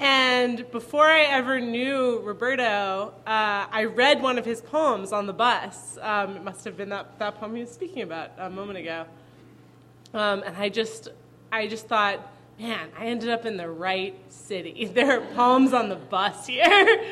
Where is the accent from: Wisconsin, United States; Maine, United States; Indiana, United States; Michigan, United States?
Michigan, United States; Ann Arbor; I grew up in Michigan, in Ann Arbor, and my favorite smell and sound of home is the smell and sound of thunder.